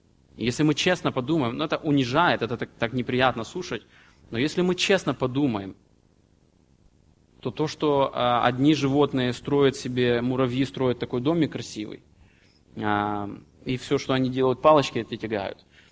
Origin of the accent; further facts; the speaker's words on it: Ukraine; born there; Меня крестили в детстве. Я принадлежал христианскому направлению, просто потому что я родился в Украине.